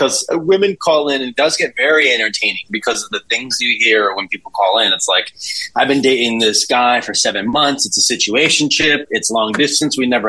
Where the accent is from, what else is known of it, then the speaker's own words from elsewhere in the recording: Poughkeepsie, New York, United States; now in Manhattan, United States; I grew up, born and raised in Poughkeepsie High School.